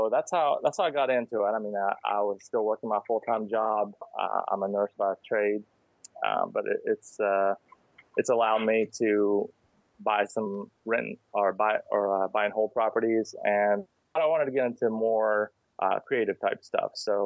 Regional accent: West Virginia, United States; I grew up in West Virginia, and in the summers I would work putting up hay.

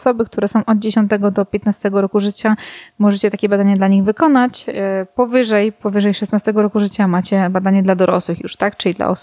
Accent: Warsaw, Masovian Voivodeship, Poland; born there; now in Ełk, Poland; Urodziłam się oryginalnie w Warszawie. Od 8 mniej więcej lat mieszkam na Mazurach w Ełku

